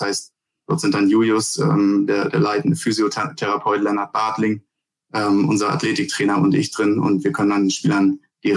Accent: Hamburg, Germany; ich komme aus Hamburg.

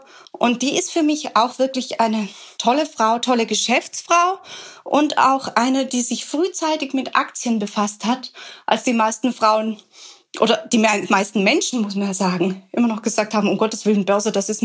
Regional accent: Baden-Württemberg, Germany; Ich bin ja als Schwäbin zur Sparsamkeit erzogen

